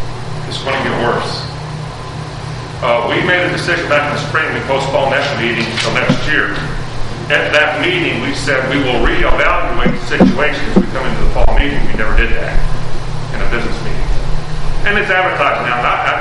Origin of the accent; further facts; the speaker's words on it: Athens, Alabama, United States; My hometown, Athens, Alabama, Limestone County